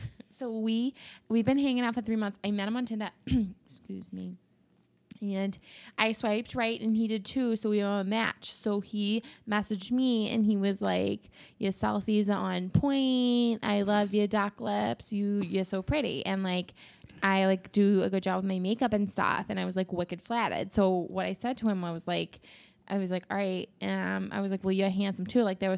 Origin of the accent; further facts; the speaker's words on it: Winthrop, Massachusetts, United States; because like I'm from Winthrop and he's from Peabody.